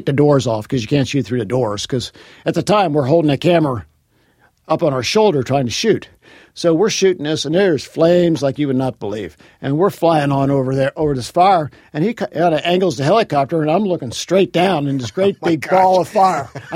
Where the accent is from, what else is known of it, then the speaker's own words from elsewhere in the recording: Cincinnati, Ohio, United States; But I grew up in Cincinnati. I lived here all my life.